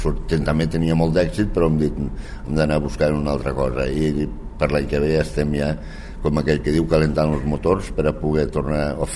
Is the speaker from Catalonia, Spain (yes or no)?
yes; Rasquera, Catalonia, Spain; la faig al meu poble, que és a Rasquera.